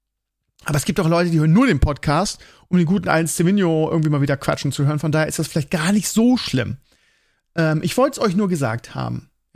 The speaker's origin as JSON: {"language": "German", "region": "Northern Germany", "country": "Germany", "said": "Als Norddeutscher sieht man das ein bisschen anders."}